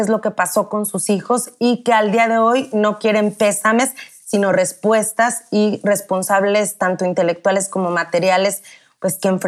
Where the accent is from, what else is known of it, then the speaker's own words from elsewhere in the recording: Mexico; nos prometía como mexicanos que íbamos a saber la verdad